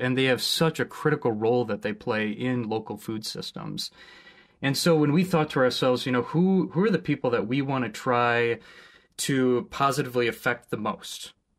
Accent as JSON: {"language": "English", "town": "Appleton", "region": "Wisconsin", "country": "United States", "tie": "born or raised there", "also_born_or_lived": "New York City, United States", "said": "It was when I was living in New York City. I was brought up in Appleton, Wisconsin, and found myself out in the city."}